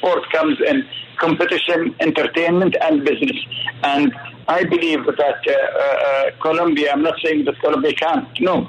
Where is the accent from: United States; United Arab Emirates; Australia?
United Arab Emirates; Yes, I'm from the United Arab Emirates